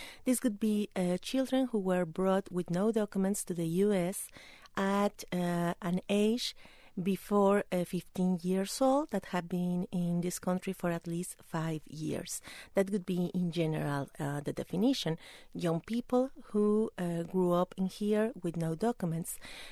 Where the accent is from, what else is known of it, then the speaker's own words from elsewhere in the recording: Mexico; moved away as an adult; now in Los Angeles, United States; I'm originally from Mexico. I moved to Los Angeles 11 years ago